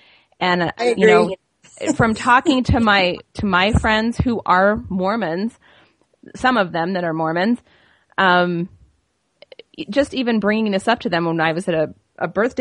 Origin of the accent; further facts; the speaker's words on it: Utah, United States; now in Wisconsin, United States; I grew up in Utah, but I've lived in Wisconsin for the last 16 years.